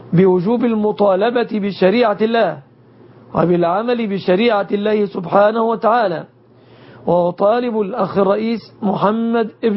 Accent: Egypt

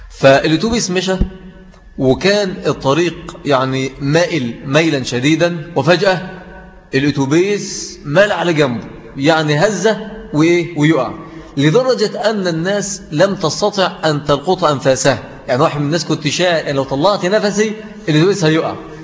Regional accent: Egypt; يعني لو النبي عندنا في مصر بقى كنا عملنا له مولد وعيد وبسطناه.

